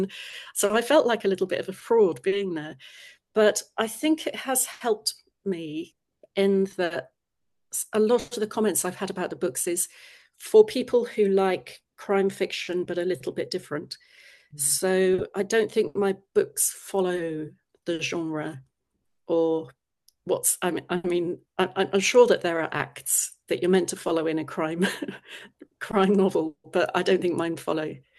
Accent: London, United Kingdom; now in Brighton, United Kingdom; I came down from London. I'm a down from Londoner, dear fella, as they call us in Brighton.

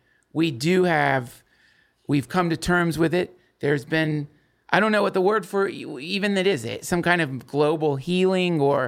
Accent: the South, United States; I was raised by, I was raised in the South.

